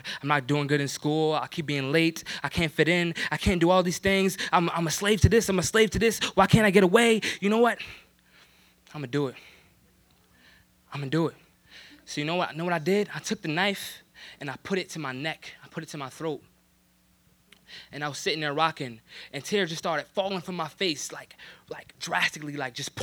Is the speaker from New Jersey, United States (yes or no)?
yes; New Jersey, United States; I was from New Jersey, you know what I'm saying?